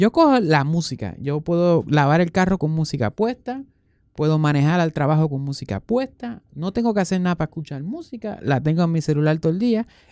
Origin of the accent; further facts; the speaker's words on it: Puerto Rico; soy puertorriqueño